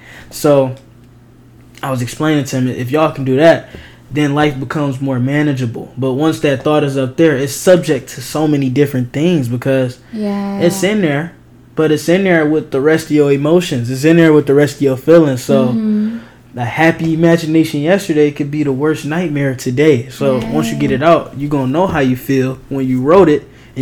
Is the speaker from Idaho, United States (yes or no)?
no; Detroit, Michigan, United States; You know, I grew up in Detroit, and making it to the age that I'm at now is mm-hmm. like super unheard of.